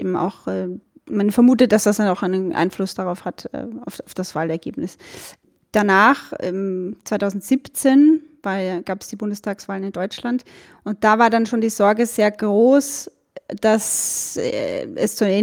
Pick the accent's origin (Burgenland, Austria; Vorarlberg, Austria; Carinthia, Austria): Burgenland, Austria; Ich bin aus dem Burgenland. Und das könnte sein, dass wir im Laufe des Gesprächs immer wieder mal so in den österreichischen Dialekt abdriften.